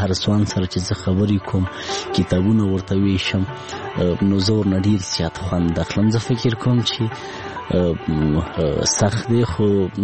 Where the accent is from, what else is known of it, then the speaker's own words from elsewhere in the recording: Laghman, Afghanistan; زه په لغمان کې پیدا شوم لغمان کې را لوی شوم خوانځي مې په لغمان کې لوسته هغه کتابو او تعلیم او کتابچی او قلم سره زه په لغمان کې آشنا شوم